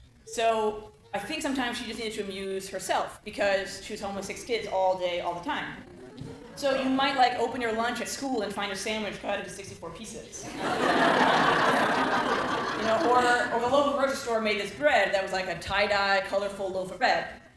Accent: Chicago, Illinois, United States

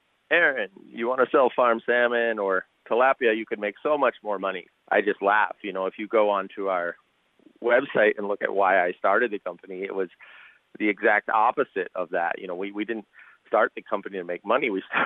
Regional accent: Homer, Alaska, United States; I grew up in Homer, Alaska, but I fished in Bristol Bay with my father.

